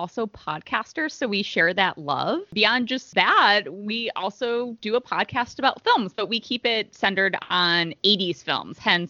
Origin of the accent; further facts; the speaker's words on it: Chicago, Illinois, United States; Derek just mentioned that I'm originally from Chicago.